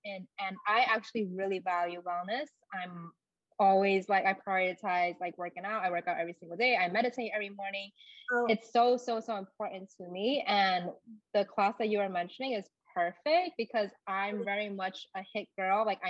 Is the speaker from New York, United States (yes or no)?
yes; New York City, New York, United States; and I grew up in the Lower East Side, and I was like, okay, I'm on a mission to check off every single restaurant and brunch spot.